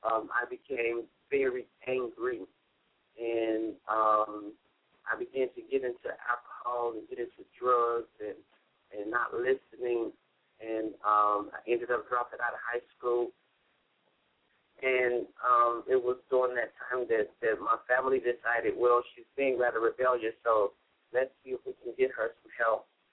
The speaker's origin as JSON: {"language": "English", "town": "Chicago", "region": "Illinois", "country": "United States", "tie": "born or raised there", "said": "Yes, I am from Chicago, Illinois. I am the youngest of eight children."}